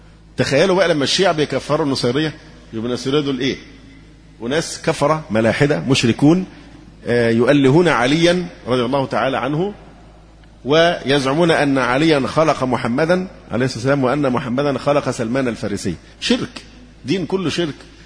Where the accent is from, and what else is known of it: Egypt